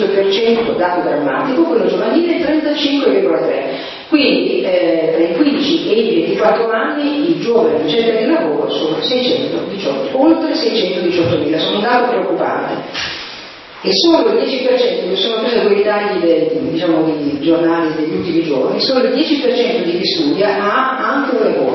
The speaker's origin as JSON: {"language": "Italian", "town": "Ferrara", "region": "Emilia-Romagna", "country": "Italy", "said": "io vengo da Ferrara, una città dove le donne sempre lavorato in casa, nei campi, facevano quadrare i conti"}